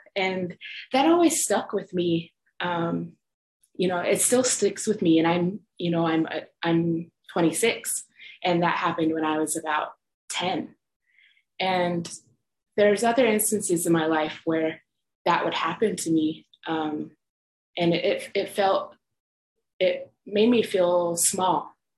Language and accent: English; Fort Hall, Idaho, United States; I'm a Shoshone Bannock enrolled tribal member in Fort Hall. And I was born in Fort Hall and I lived in the surrounding communities as well. And I was often the only Native student growing up in a mostly white school.